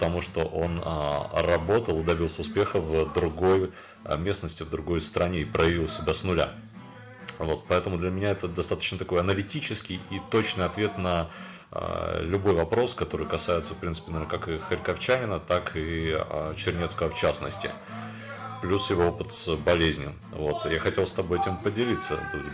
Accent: Kharkiv, Kharkiv Oblast, Ukraine; как харьковчанин

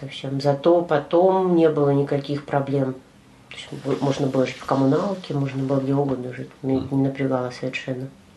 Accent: Kharkiv, Kharkiv Oblast, Ukraine; born there; я родилась в Харькове.

